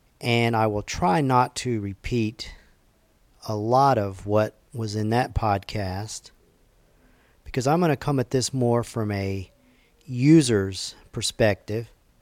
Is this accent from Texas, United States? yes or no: yes; College Station, Texas, United States; from College Station, Texas.